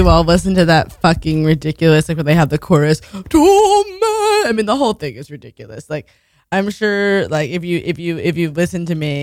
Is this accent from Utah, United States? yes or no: no; New York, United States; Like, I mean, like, I grew up in New York and I was pretty well off, but not like these people, not like these kids.